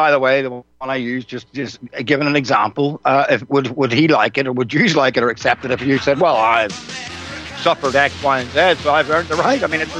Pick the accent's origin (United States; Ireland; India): Ireland; I'm Irish.